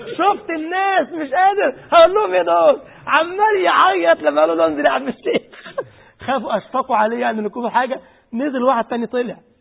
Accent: Upper Egypt, Egypt; في بلدنا عارفين الصعيد انتوا الصعيدة عارفين الصعيدة ماشي الحمد لله أنا برضو صعيدي

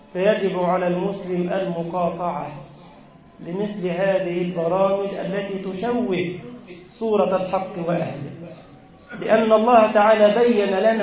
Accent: Egypt; اللهم اغفر لنا ذنوبنا وإسرافنا في أمرنا، واحفظ بلدنا مصر يا رب العالمين.

